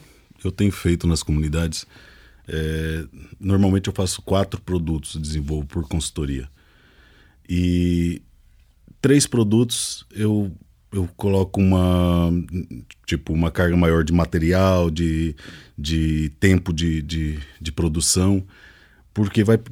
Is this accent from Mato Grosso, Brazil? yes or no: yes; Mato Grosso, Brazil; also born or lived in Paraíba; Mas quando eu fui para Paraíba, aquele outro novo mundo, e aí tudo era fresco, né? E aí sim, minha identidade ficou mais amarrada ao Nordeste do que ao Mato Grosso, onde eu nasci.